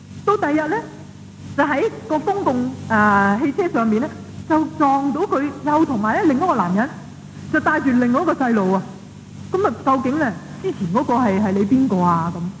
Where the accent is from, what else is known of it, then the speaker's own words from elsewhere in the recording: Hong Kong; 而且一種崇洋嘅心理啊，我哋香港人咧，啲年輕人特別喎，想學下英文啊